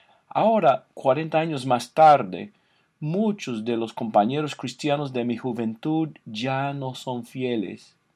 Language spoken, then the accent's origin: Spanish; Alabama, United States; Yo me crié en un pueblo en Alabama donde se daba mucho énfasis a los deportes.